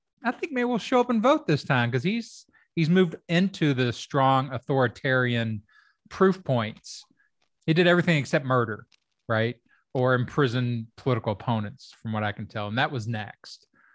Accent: Kentucky, United States; And all the people that I grew up with in Kentucky, they are not in that tribe.

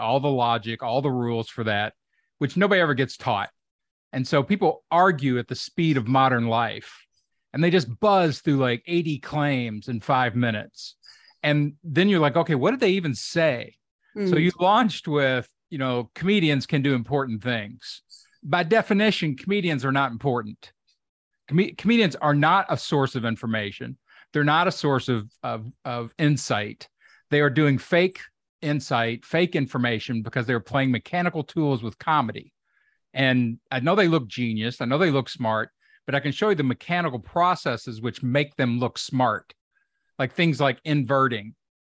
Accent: Kentucky, United States; I'm from Kentucky. So you're going to have to give me some, you know, articulation break.

